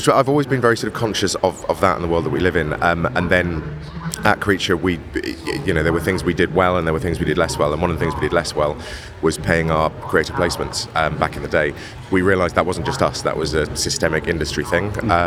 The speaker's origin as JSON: {"language": "English", "region": "Wales", "country": "United Kingdom", "tie": "born or raised there", "said": "You know, I grew up in Wales. Wales is a funny place. Like, I had a very privileged upbringing from a Welsh point of view"}